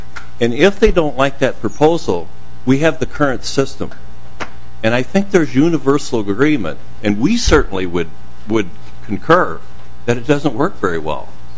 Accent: Lanesboro, Minnesota, United States; And I'm from Lanesboro, Minnesota, small town as well

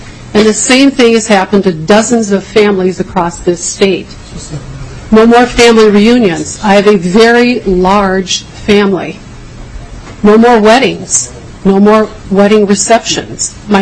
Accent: Minnesota, United States; I'm here this morning, however, as a proud farmer's daughter. I grew up in Dodge County, Minnesota

